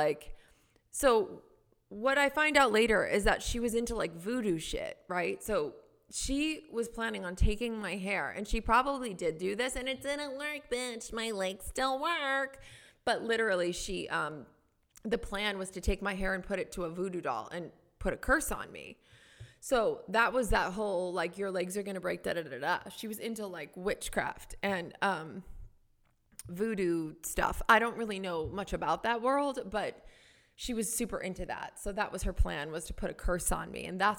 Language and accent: English; Downers Grove, Illinois, United States; So I grew up in Downers Grove, Illinois, which is a suburb like 20 miles west of Chicago.